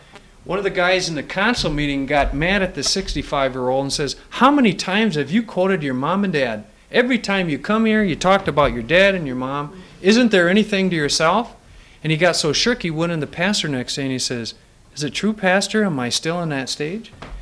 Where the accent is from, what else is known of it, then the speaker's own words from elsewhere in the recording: Midwest, United States; You know, I come from the Midwest, and it's really still a neat experience to be out here out west.